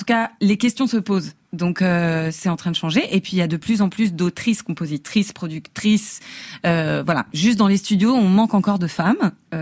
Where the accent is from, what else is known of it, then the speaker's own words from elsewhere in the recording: Paris, Île-de-France, France; moi j'ai grandi à Montmartre